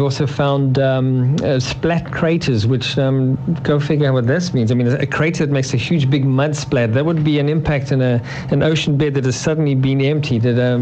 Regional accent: South Africa; I'm from South Africa. We don't use miles.

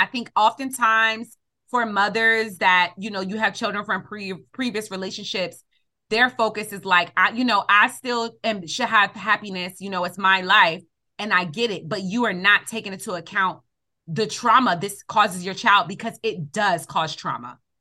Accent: New York City, New York, United States; we know it growing up in New York City where they'll speak Spanish in front of you, knowing you don't speak Spanish.

